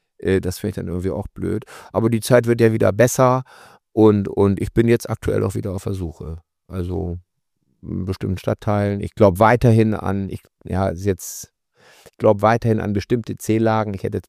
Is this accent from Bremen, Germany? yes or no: yes; Bremen, Germany; Ich mache nur in Bremen, ich mache nur in meiner Heimatstadt.